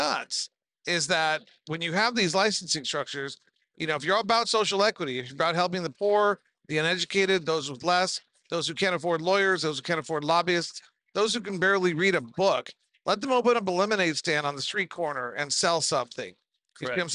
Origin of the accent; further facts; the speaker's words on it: United States; you know, and I'm an American. I believe in free enterprise.